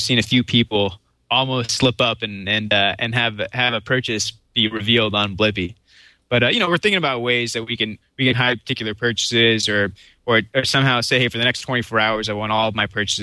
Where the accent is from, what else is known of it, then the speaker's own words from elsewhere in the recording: Palo Alto, California, United States; And I'm from Palo Alto myself.